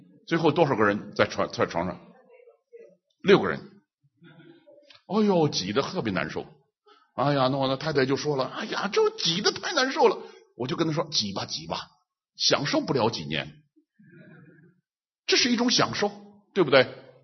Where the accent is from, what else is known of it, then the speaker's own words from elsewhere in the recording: China; 我们中国人是一个古老的民族，有自己的传统